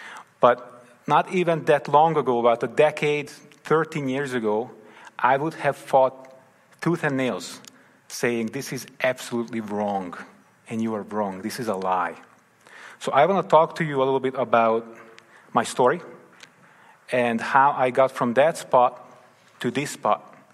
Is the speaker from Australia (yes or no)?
no; Hungary; So I grew up in Hungary. I'm Hungarian. That's where the name is from … I grew up with a Catholic background. Hungary is a Catholic country, but I didn't grow up in a Christian home or a strong Catholic home.